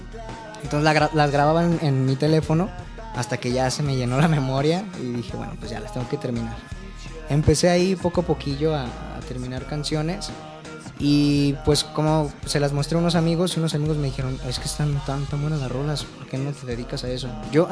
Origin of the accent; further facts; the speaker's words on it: Guadalajara, Jalisco, Mexico; Y sí, soy tapatío, empecé ahí con mi rollo del escenario como a los 13 años y en teatro musical, de hecho.